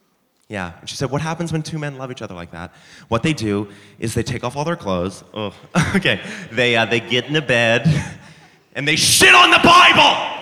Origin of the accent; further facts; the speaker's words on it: Boston, Massachusetts, United States; now in Hollywood, United States; I moved to Hollywood recently from Boston, where I grew up